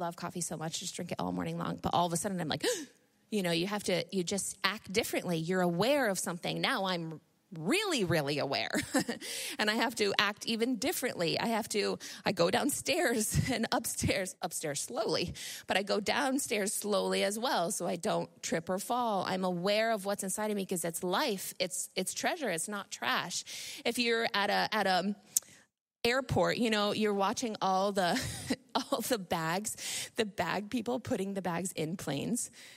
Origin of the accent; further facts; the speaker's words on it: New York, United States; moved away as an adult; now in Canada; Now, I'm from Northern New York. And when I married Ryan and moved here just across the St. Lawrence River, I had to learn a few things, particularly vocabulary.